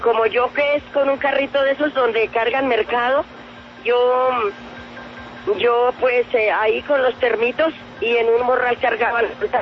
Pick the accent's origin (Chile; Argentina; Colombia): Colombia; Boyacá; now in Bogotá, Colombia; Pues desde que me vine de Boyacá, acá en Bogotá.